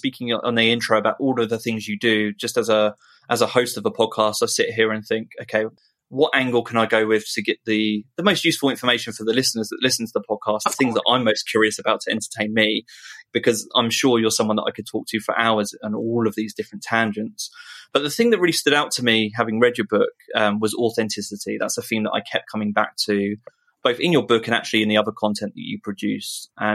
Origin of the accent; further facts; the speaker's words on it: United Kingdom; And there's just no way to say it naturally, just being British.